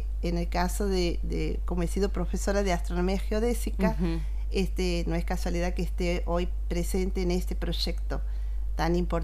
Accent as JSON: {"language": "Spanish", "region": "Santiago del Estero", "country": "Argentina", "accent": "Santiagueño", "said": "El director había solicitado que tenga tonada santiagueña, que nuestra tonada se escuche en el mundo"}